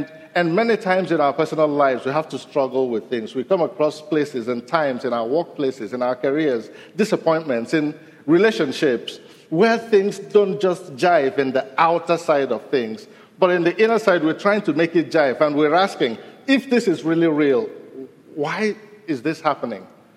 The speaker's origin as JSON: {"language": "English", "country": "Nigeria", "said": "I'm from Nigeria."}